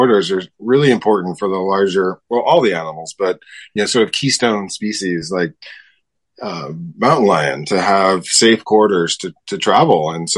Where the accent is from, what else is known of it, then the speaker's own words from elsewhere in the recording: California, United States; also born or lived in Europe; my father was in the Air Force. So we lived in Europe and moved to California when I think I was in first grade.